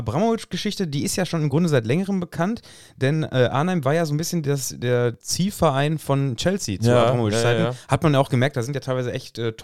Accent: Lippstadt, North Rhine-Westphalia, Germany; bin aus Lippstadt.

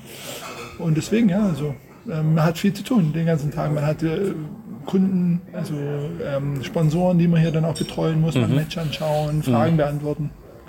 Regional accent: Stuttgart, Baden-Württemberg, Germany; das Turnier sozusagen auch ein bisschen repräsentieren darf als Stuttgarter.

